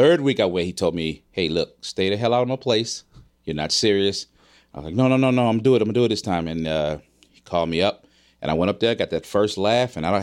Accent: Mississippi, United States; I'm from Mississippi originally.

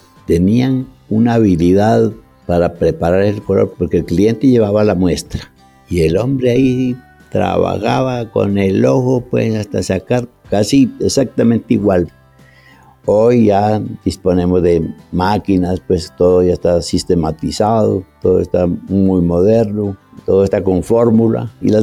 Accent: Pasto, Nariño, Colombia; born there; also born or lived in Cali; Nací en Pasto el 9 de septiembre de 1938. Te voy a comentar la historia. Yo estaba en tercer año de bachillerato en Cali, en el Colegio Santa Librada.

